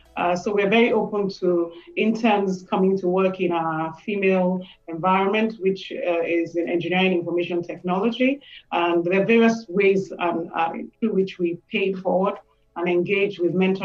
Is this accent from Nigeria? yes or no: yes; Nigeria; English is a second language; moved away; also born or lived in United Kingdom; When I emigrated from Nigeria to the United Kingdom to boarding school, I had to overcome various biases, racial bias, as well as gender bias, environmental bias. I wasn't used to the winter, I wasn't used to the cold weather.